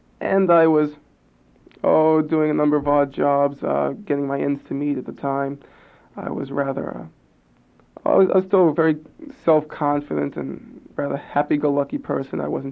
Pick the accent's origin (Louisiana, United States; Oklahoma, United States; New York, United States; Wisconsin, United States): New York, United States; New York City; I was born and brought up in New York City, had a typical Jewish education.